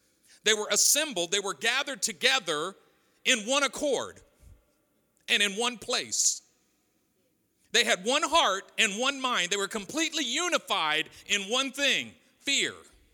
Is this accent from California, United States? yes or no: yes; Oakland, California, United States; Now, I grew up in East Oakland. You lock doors, all doors, everything.